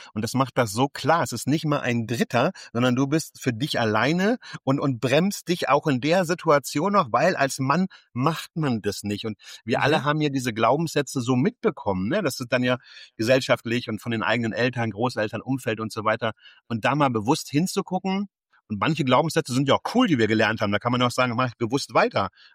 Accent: Wolfsburg, Lower Saxony, Germany; Ich komme aus Wolfsburg ursprünglich.

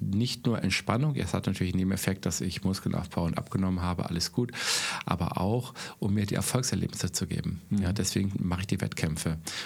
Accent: Southern Germany, Germany; Also ich stelle fest, dass ich komme aus Süddeutschland

